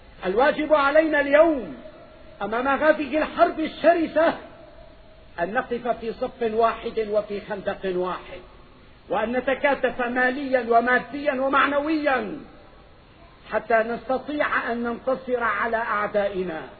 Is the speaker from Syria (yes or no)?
yes; Syria; والله نحن كسوريين قيادة وحكومة وشعبا لا نرضى على الإطلاق أبدا أن يمس أردني في بلده وبين أهله بسوء